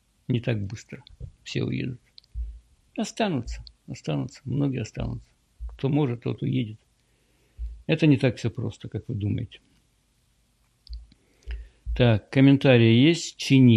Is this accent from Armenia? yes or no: no; Kyiv, Ukraine; moved away; Прежде чем я уехал из Украины, это был какой, 91-й год, наверное, был. Или 90-й год был. Но было голодно в Украине.